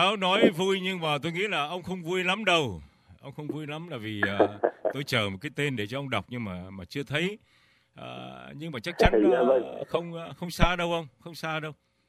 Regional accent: Northern Vietnam, Vietnam; born there; tôi nhận miền Nam là quê hương thứ hai của tôi sau khi tôi sinh ở miền Bắc, ông ạ.

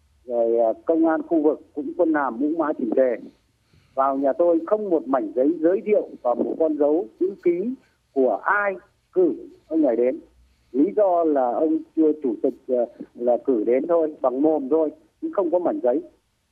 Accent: La Khê, Hanoi, Vietnam; trên quê hương tôi La Khê, Hà Đông, Hà Nội lại ngang nhiên tàn phá

